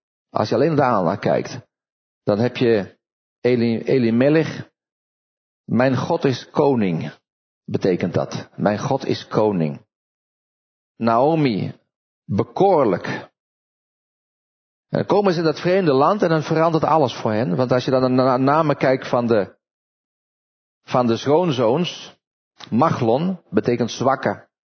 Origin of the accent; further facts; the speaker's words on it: Netherlands; En wij als Nederlanders staan toch een heel eind boven in feite.